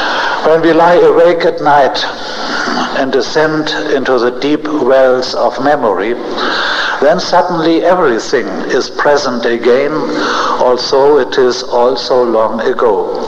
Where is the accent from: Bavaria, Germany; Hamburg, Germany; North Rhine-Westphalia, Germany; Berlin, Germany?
Hamburg, Germany; English is a second language; 1948, 3 years after the war, with the age of 22, I was repatriated to my hometown Hamburg, which still lay in ruins.